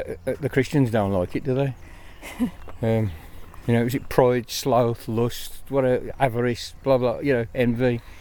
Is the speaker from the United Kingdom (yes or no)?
yes; England, United Kingdom; So you can be proud of the England team because we're English.